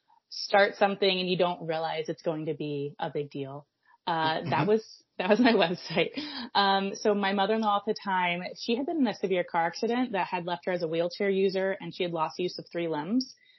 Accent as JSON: {"language": "English", "town": "Orlando", "region": "Florida", "country": "United States", "tie": "born or raised there", "said": "But growing up in Orlando, the Orlando area, we were like theme park people."}